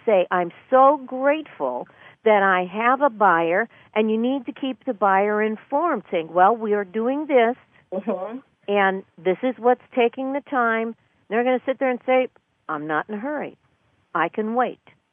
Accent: California, United States; I was born and raised here, and cold in California is a heat wave for us up here.

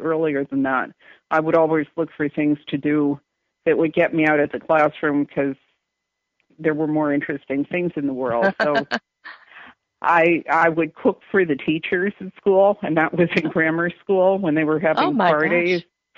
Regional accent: Newark, New Jersey, United States; I grew up in a one-bedroom apartment in Newark, New Jersey, in a building that has since been torn down.

